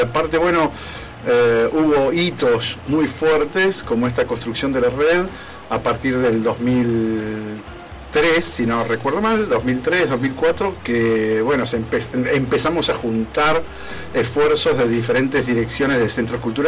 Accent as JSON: {"language": "Spanish", "region": "Buenos Aires", "country": "Argentina", "tie": "born there", "said": "Nace porque en realidad yo nací en Congreso."}